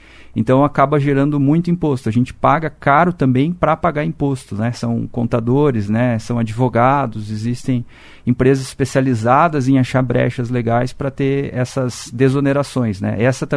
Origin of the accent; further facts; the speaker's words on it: Brazil; Eu sou brasileiro e aposto no Brasil, né, Zé? A gente tem que... Eu invisto aqui, nasci aqui, a gente vai continuar vivendo aqui